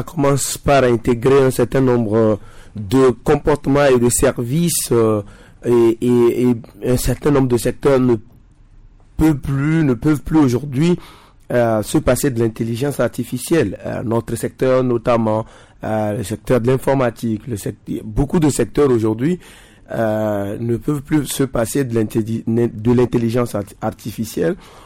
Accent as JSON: {"language": "French", "town": "Kouvé", "region": "Maritime", "country": "Togo", "said": "chez moi à Couvé"}